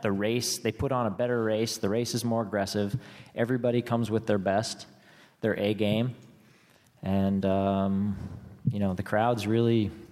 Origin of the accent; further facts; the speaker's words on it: California, United States; Sacramento, my hometown, Santa Rosa, the conditions were horrendous.